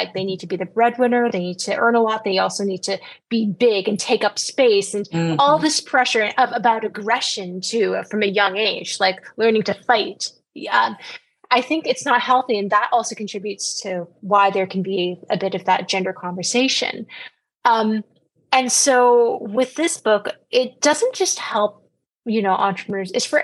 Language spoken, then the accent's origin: English; Canada; oh, I'm from Canada. You know, I was born and raised in Canada, but you're not considered one of the majority.